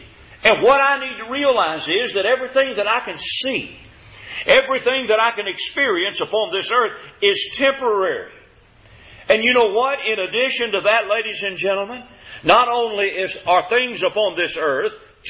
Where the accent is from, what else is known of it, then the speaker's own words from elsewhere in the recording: Louisville, Kentucky, United States; You know, I was raised in Louisville, Kentucky. And I can remember as a young man growing up in Louisville